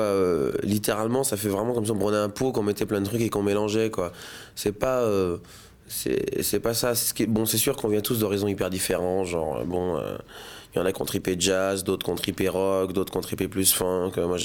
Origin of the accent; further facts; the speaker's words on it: Martinique; Je suis martiniquais, personnellement.